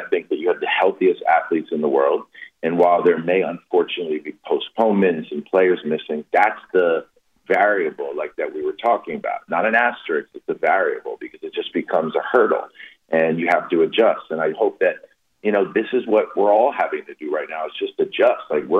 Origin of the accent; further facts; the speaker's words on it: New York City, New York, United States; But no, I grew up in New York City. I'm an avid sports fan.